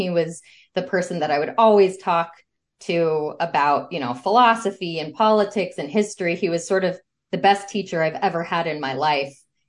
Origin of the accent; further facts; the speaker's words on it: California, United States; I grew up in Southern California, a pretty, I guess you would say, middle upper class upbringing. My parents actually are both Jewish, and they didn't really have religion.